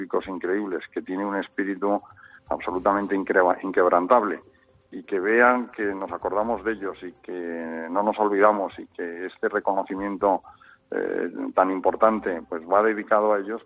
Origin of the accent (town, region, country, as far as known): Spain